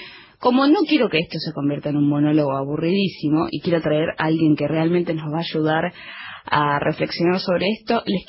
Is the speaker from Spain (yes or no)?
no; Argentina